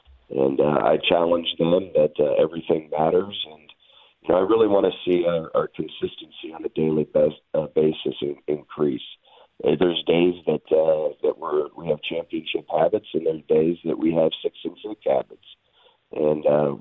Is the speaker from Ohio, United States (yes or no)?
yes; Cleveland, Ohio, United States; I'm from the Cleveland area.